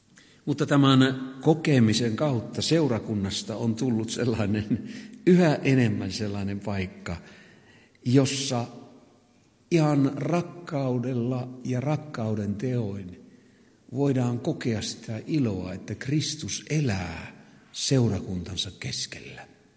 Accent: Savo, Finland; Ei varmastikaan täällä päin, mutta meillä Savossa niitä on

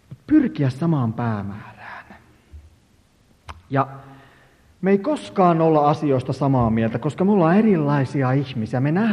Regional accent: Ostrobothnia, Finland; Mä oon Pohjanmaalta kotoisin

